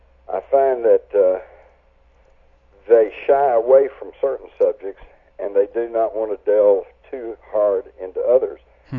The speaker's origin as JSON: {"language": "English", "town": "Fort Worth", "region": "Texas", "country": "United States", "tie": "born or raised there", "said": "I grew up in Fort Worth, Texas, which was the home not only of the what we used to call the bomber plant, had produced bombers going back to World War II"}